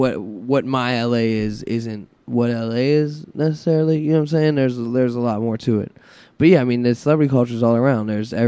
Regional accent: Pittsburgh, Pennsylvania, United States; I'm from Pittsburgh. I need rain.

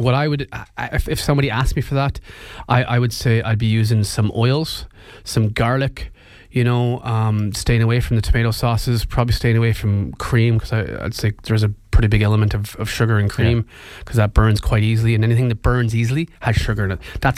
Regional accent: Canada; I'm Canadian.

